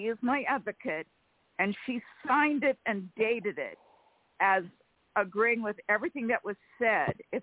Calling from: California, United States; from California.

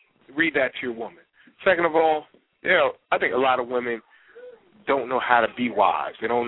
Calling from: Chicago, Illinois, United States; from Chicago.

